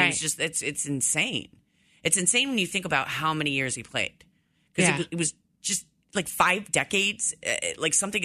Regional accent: Philadelphia, Pennsylvania, United States; I mean, I grew up in Philadelphia, so we had bridges named after everybody.

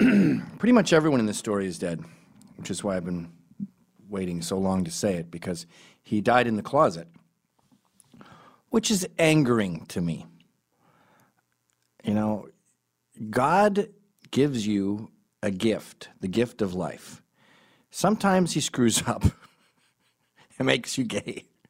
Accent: Glasgow, Scotland, United Kingdom; also born or lived in England; I grew up in Glasgow. My parents are Glaswegian. I was born in England, but I would go to Scotland every summer and spend a lot of time with my gran

